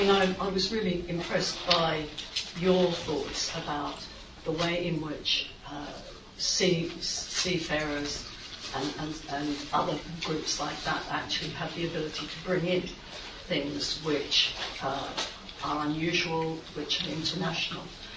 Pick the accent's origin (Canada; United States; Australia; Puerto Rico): Australia; I'm Australian, I grew up in Australia. Because I grew up in Australia, I had a better chance at tertiary education than if I'd grown up in Britain.